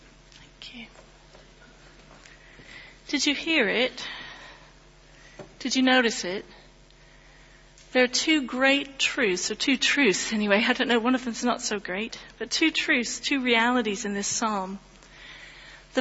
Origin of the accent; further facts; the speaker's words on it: United States; now in Lancashire, United Kingdom; you realize I wasn't born here in Lancashire. I'm American